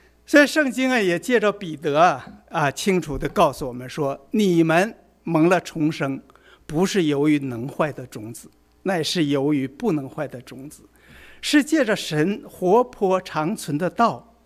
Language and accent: Chinese; Northeast China, China; moved away as an adult; also born or lived in Nanjing; 我的前二十几岁啊，我是在东北长大的，过去山海关以东以北的地区都被称为关东，所有20几年，像文化大革命那个年月都是在关东度过的